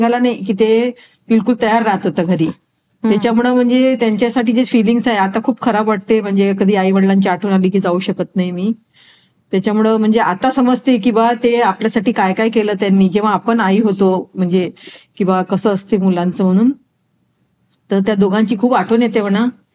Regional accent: Nagpur, Maharashtra, India; नागपूर आहे माझं माहेर

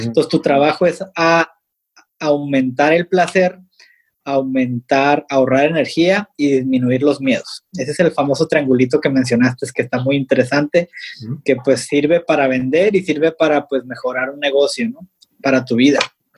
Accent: Mexicali, Baja California, Mexico; now in Tijuana, Mexico; Soy de Mexicali, pero tengo como 30 años acá.

